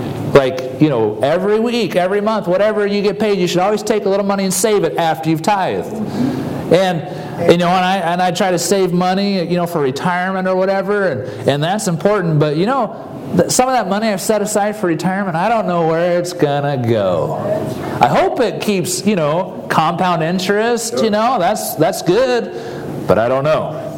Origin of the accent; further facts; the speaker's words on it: Nebraska, United States; also born or lived in Iowa; I grew up, I was born in Iowa, raised in Nebraska